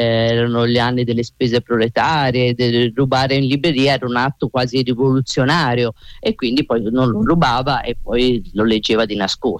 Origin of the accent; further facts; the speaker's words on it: Scandicci, Tuscany, Italy; sono nata a Scandicci, e questi due libri rappresentano l'infanzia e l'adolescenza, e questa mia infanzia e adolescenza, la mia infanzia e adolescenza l'ho vissuta a Scandicci